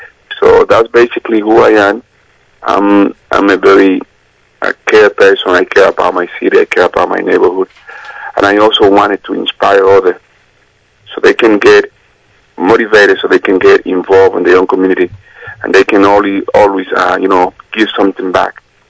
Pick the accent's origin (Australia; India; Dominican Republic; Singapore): Dominican Republic; also born or lived in New Jersey / Tennessee; now in Salem, United States; I'm running for City Council at Large in the city of Salem. I'm a native from Dominican Republic. I'm a Dominican American. I came from Dominican Republic to the United States 33 years ago, living in New Jersey